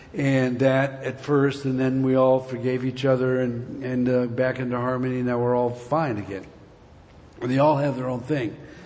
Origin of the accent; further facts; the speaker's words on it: Long Beach, California, United States; also born or lived in Lakewood; now in Colorado Springs, United States; I was raised here in Long Beach and Lakewood, so I know when I see all the things that are going on back here. I'm in Colorado Springs now.